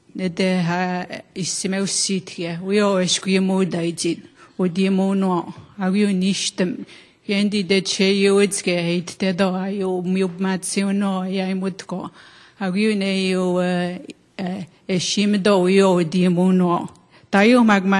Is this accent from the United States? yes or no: no; Canada; first language Cree; English is a second language; And I spoke the Cree language, which is my first language. And actually, I'm speaking in my third language, which is English